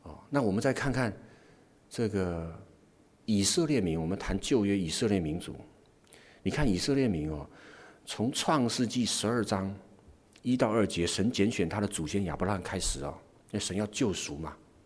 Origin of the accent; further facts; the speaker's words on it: China; 我们中国人